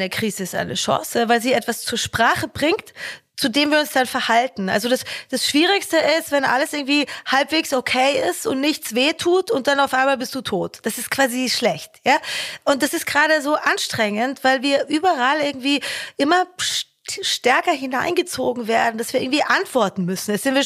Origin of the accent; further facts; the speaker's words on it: Germany; Ich meine, ich komme aus Deutschland, die Deutsche Bahn, ich weiß gar nicht, was ich da sagen soll, ja.